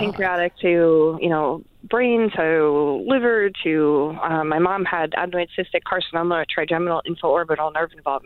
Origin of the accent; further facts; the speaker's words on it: New York, United States; I'm from New York, and they, you know, we thought we were sneaky till they legalized it.